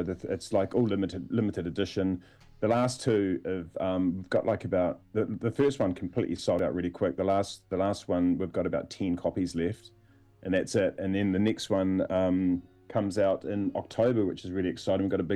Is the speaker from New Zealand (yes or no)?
yes; Dunedin, Otago, New Zealand; born there; But I was born in Dunedin, but I started making music in Christchurch, so I've got a really huge connection with Christchurch.